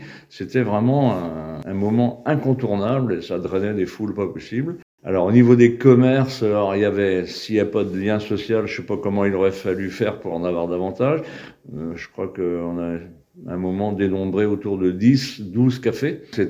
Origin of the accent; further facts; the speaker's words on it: Cervon, Bourgogne-Franche-Comté, France; donc je suis né en 1946, donc je suis un indigène au sens propre du terme. Je suis né à Cervon, et je réside à Cervon.